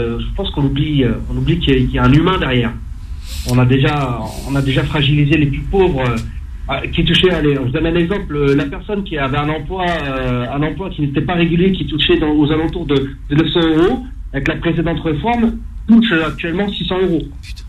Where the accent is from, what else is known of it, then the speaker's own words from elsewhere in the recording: Chanteloup-les-Vignes, Île-de-France, France; also born or lived in Vers-sur-Oise; Alors, je suis originaire de Vers-sur-Oise et de Chanteloup-les-Vignes.